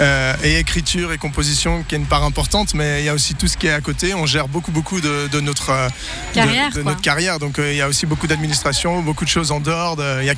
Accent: Geneva, Switzerland; Oui, je suis jurassien, mais j'ai toujours vécu à Genève.

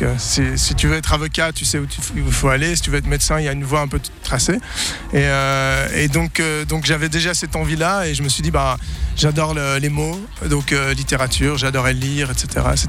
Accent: Geneva, Switzerland; Oui, je suis jurassien, mais j'ai toujours vécu à Genève.

